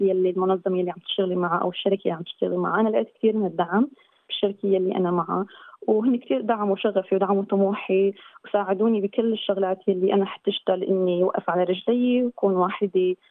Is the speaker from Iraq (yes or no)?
no; Syria; moved away as an adult; now in Australia; طلعت من سوريا على لبنان، من لبنان على أربيل، ومن أربيل قدرت أني أحصل على فيزا الهيمدرانيا فيزا وإقامة دائمة لأستراليا، وصلت أستراليا بنوفمبر 2017.